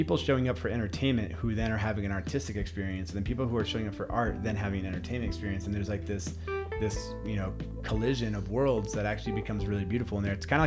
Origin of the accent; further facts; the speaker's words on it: Santa Fe, New Mexico, United States; I mean, I grew up here in Santa Fe.